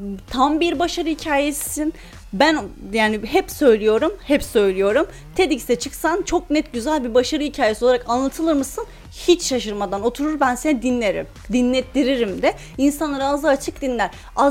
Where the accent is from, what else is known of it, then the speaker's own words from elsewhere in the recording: Afyonkarahisar, Turkey; Ben Afyon'da öyleydim. Afyonluyum. Ege'nin incisinde yaşıyorum.